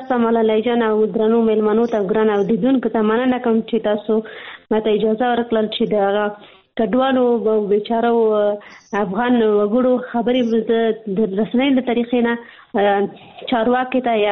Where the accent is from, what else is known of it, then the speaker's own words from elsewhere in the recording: Pakistan; ځکه چې زه په پاکستان کې پیدا شوې یم، هلته مې ژوند تیر کړی، تر لسو سنو پورې ما درس ویلي.